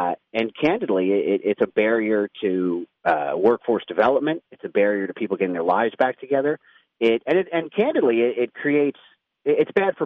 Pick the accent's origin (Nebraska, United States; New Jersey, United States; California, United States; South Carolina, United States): New Jersey, United States; So I'm from New Jersey originally. I was a defense lawyer there for about a decade